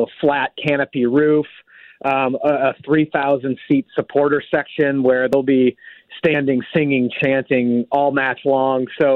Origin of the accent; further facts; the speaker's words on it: St. Louis, Missouri, United States; just being, you know, born and raised in St. Louis, a big soccer fan.